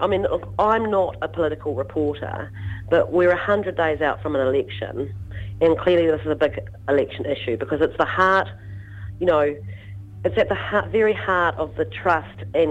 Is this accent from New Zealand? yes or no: yes; New Zealand; But as a New Zealander